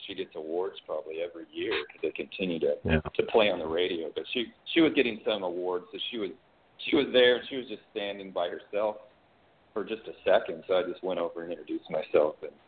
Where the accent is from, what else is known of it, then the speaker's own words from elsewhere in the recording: Kansas, United States; now in Los Angeles, United States; Well, I came to Los Angeles to actually work in the entertainment business. I grew up in Kansas, so I didn't really have any friends or family in the business.